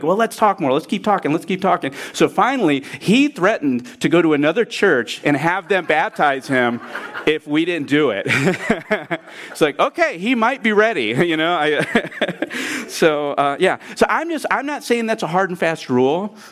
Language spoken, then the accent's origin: English; Port Clinton, Ohio, United States; And I'm from Port Clinton, Ohio. And in Port Clinton, Ohio, we don't baptize people in a horse trough in a church. We go out to Lake Erie and we baptize people there.